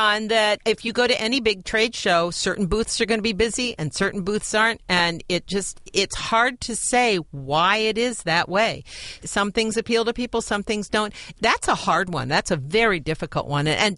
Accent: Cincinnati, Ohio, United States; I think of Kentucky as south because, of course, I grew up in Cincinnati

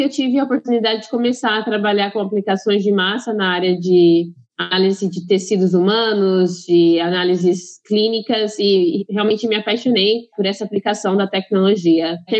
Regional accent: Campinas, São Paulo, Brazil; eu sou brasileira, cresci em Campinas, em Barão Geraldo, na cidade universitária, minha vida inteira

